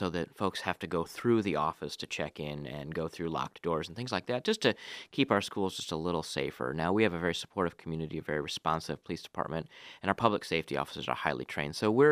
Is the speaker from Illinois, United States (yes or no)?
no; Lansing, Michigan, United States; Growing up in Lansing, going to East Michigan State, I always was a Spartan through and through, but I wanted to go away, kind of get away from home.